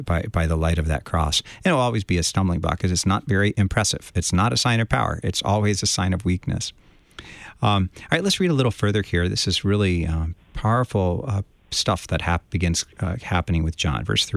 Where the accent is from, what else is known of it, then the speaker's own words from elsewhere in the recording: Maryland, United States; I grew up in Maryland where we had a lot of Jewish families, and I had many friends, Jews, growing up